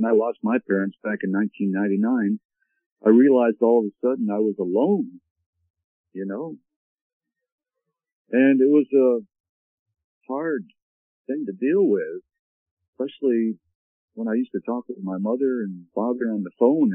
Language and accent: English; Canada; born there; My parents were English, but I was born in Canada